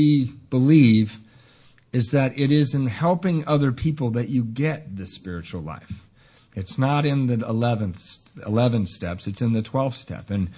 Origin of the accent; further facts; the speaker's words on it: Ireland; And I'm Irish. I'm prone to exaggeration.